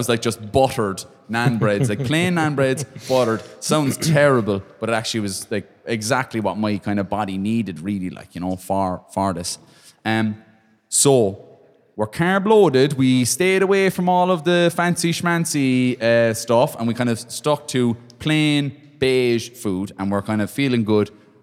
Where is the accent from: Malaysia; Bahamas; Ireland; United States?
Ireland; let's say just picking potatoes because we're Irish, right?